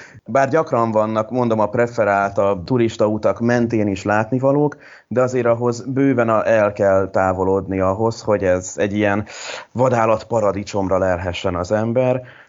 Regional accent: Budapest, Hungary; Egyébként én is budapesti vagyok

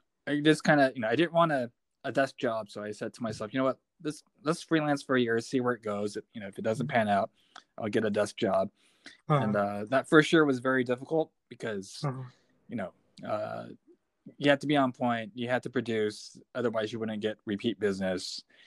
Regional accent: San Francisco, California, United States; Born and raised in San Francisco. My actual native.

